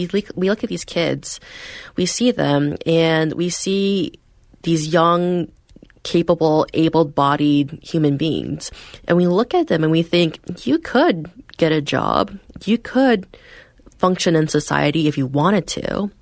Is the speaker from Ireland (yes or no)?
no; East Coast, United States; now in West Coast, United States; I grew up on the East Coast.